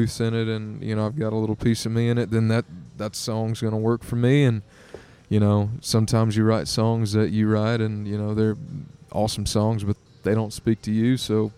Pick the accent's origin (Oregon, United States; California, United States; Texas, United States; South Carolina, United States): Texas, United States; Cypress; I'm from Cypress, so, you know, about an hour away from me, and in Texas